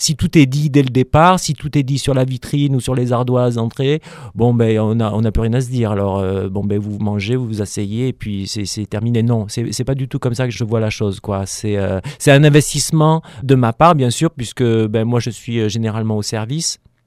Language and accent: French; Die, Auvergne-Rhône-Alpes, France; born there; je suis né à Die et je suis passé par